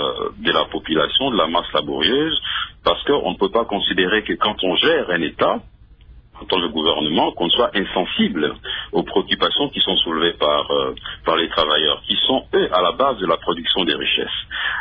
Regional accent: DR Congo; Chez nous, en République démocratique du Congo

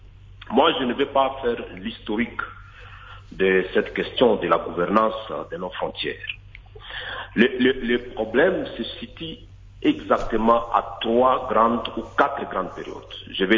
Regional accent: Ituri, DR Congo; Ici, chez moi, à Nzida, à Orio, et partout, en territoire de Manke, en Ituri

